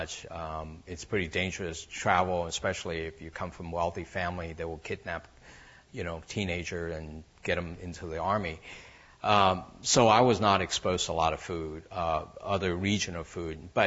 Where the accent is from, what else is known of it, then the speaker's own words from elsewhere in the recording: Da Lat, Lam Dong, Vietnam; I'm from Da Lat in central Vietnam. It's about 8 hour drive. I think it's 300 kilometer or something like that, north of Saigon.